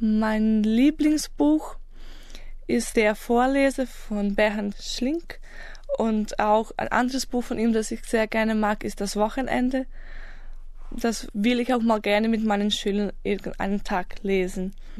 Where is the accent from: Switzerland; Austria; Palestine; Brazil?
Brazil; German is a second language; Ich komme aus Brasilien. Ich bin im Jahr 1987 geboren. Ich unterrichte Deutsch in einer privaten Schule in Südbrasilien.